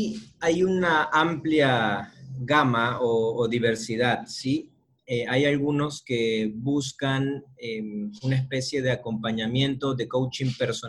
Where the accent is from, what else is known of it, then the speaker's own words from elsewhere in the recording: Ecuador; soy de Ecuador. Tengo 31 años